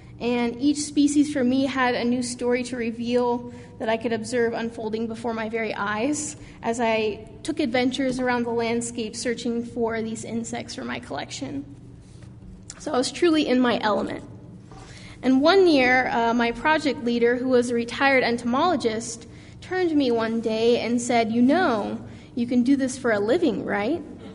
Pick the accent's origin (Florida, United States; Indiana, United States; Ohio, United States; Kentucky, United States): Indiana, United States; The story actually takes place in my home state of Indiana, near the Limberlost Swamp.